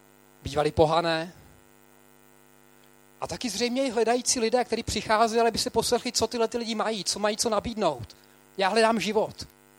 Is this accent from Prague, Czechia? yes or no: yes; Prague, Czechia; also born or lived in London, United Kingdom; Já jsem z Prahy, když jsem se vrátil z Londýna, jsem si říkal, ta Praha, to je vesnice.